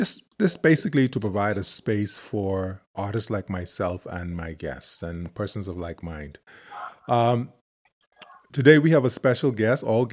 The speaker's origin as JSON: {"language": "English", "town": "Freeport", "region": "Grand Bahama", "country": "Bahamas", "tie": "born or raised there", "said": "And then you moved down to my hometown, which is in Grand Bahama, which is in Freeport."}